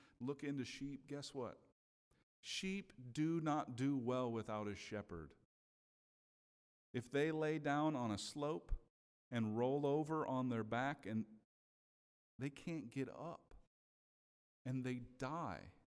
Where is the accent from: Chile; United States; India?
United States; Minnesota; Some of you may have seen my home state in the news this week as the good state of Minnesota had snow yesterday.